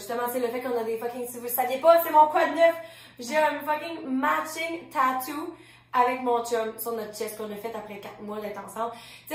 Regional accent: Lévis, Quebec, Canada; j'ai grandi à Lévis, fait que c'est comme proche de Québec, mais l'autre bord du pont, puis encore plus petit, puis non seulement à Lévis, mais à Lauzon, fait que dans le trou du cul du monde

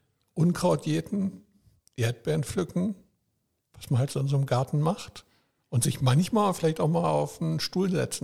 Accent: Berlin, Germany; now in Schönwalde, Germany; Ich komme aus Lübars in Rennickendorf.

